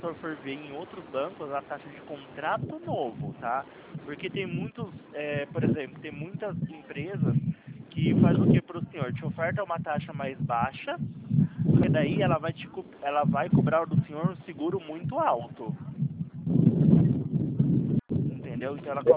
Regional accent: Campinas, São Paulo, Brazil; Ó, eu sou aqui de Campinas, São Paulo.

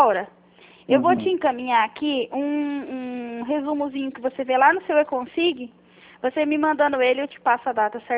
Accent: Campo Grande, Mato Grosso do Sul, Brazil; Eu sou de Campo Grande.

